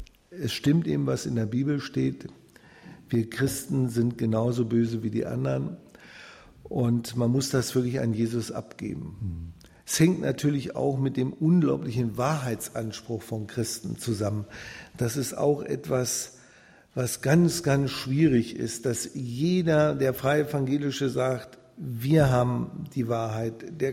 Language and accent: German; Northern Germany, Germany; Ich komme bin im Osten aufgewachsen und im Westen, also aber alles im Norden.